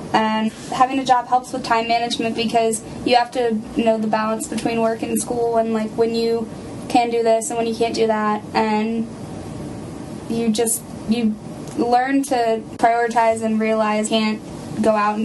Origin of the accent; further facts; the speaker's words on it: Culpeper, Virginia, United States; I'm from Culpeper, Virginia.